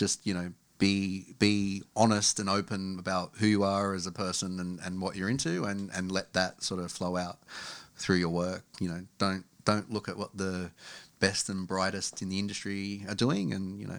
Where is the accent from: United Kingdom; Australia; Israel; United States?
Australia; Lidcombe, New South Wales; But yeah, originally from Lidcombe until I was 14. Then I've got, you know, two sisters and mum and dad. They all moved up to the Central Coast. So at 14 years old, I didn't have any choice. So I went to the Central Coast as well